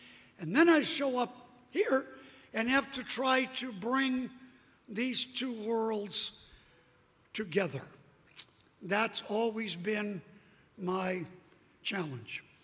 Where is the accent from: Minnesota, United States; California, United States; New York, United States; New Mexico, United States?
New York, United States; I'm from New York. I've been stabbed twice. I've been shot in the head.